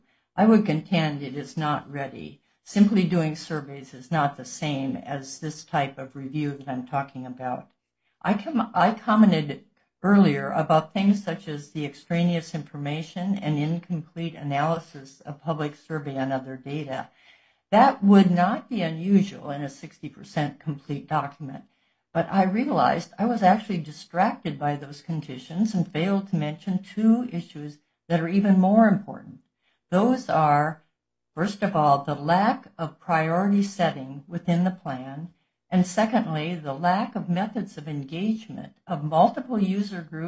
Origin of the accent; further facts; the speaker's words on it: Hansville, Washington, United States; from Hansville in North Kitsap.